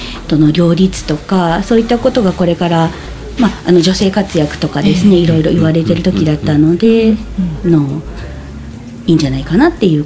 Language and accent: Japanese; Shimane, Japan; 私はずっと島根の出身で、はい、島根の高校大学を出て、